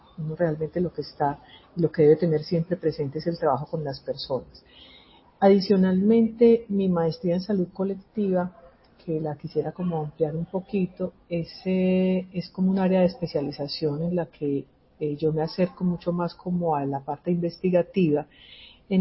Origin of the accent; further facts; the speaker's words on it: Antioquia, Colombia; tengo unos papás que no son antioqueños, pero yo crecí en Antioquia